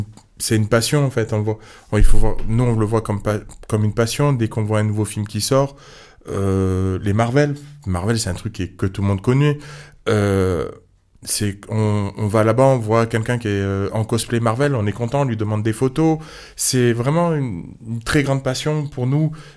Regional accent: Japan; J'avais de la famille qui habitait là-bas et j'ai passé mon enfance au Japon.

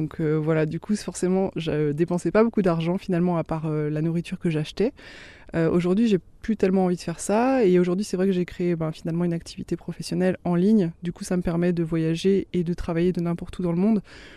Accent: Grand Est, France; je viens d'Alsace, j'ai 34 ans, j'ai grandi près de Colmar en Alsace.

